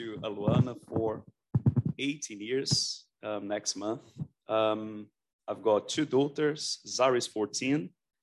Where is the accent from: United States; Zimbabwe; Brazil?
Brazil; English is a second language; moved away as an adult; So I'm from Brazil. I'm from Brazil. And I came here for the first time in December 2003. As an international student